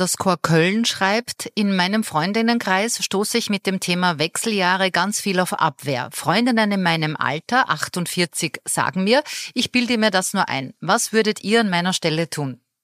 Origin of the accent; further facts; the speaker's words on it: Austria; Bei uns in Österreich gibt's die Feuerfrauen Österreich